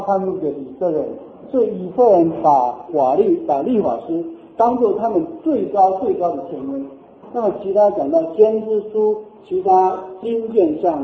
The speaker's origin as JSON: {"language": "Chinese", "country": "China", "said": "这是我们中国最大最大的宝藏，永远不能够推翻的东西"}